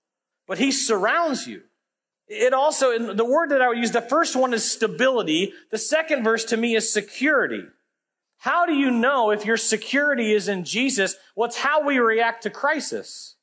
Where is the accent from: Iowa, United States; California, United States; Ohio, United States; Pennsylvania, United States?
Iowa, United States; born there; I apologize, I was born in Iowa, just where it happened.